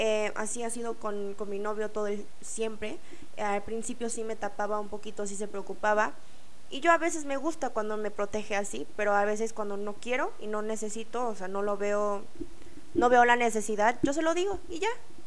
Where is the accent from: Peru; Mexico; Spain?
Mexico; los asiáticos nosotros somos más aceptados aquí. Y yo lo digo por experiencia personal, que cuando crecí en México, nuestra cultura asiática, de hecho, más como la cultura coreana